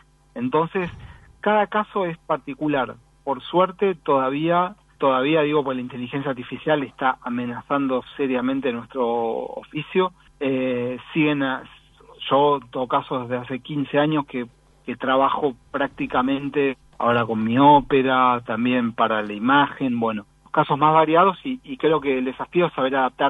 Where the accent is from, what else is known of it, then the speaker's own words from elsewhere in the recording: Buenos Aires, Argentina; also born or lived in Montevideo; yo soy argentino, pero nací en Montevideo porque mis padres estaban exiliados.